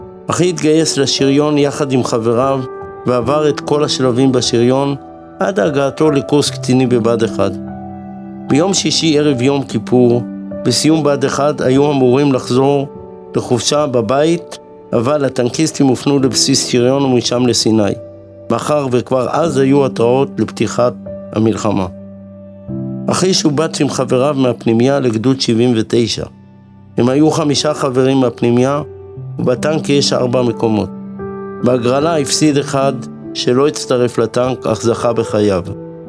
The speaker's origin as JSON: {"language": "Hebrew", "town": "Haifa", "region": "Haifa District", "country": "Israel", "tie": "born or raised there", "said": "גדלנו בשכונת קריית אליעזר, מקום שהיה קור היתוך של חברה ישראלית."}